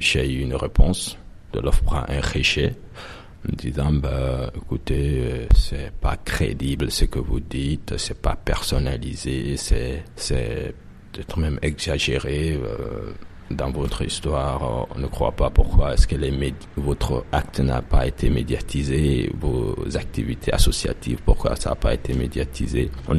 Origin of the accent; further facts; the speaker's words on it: Guinea; now in France; pourquoi j'ai quitté la Guinée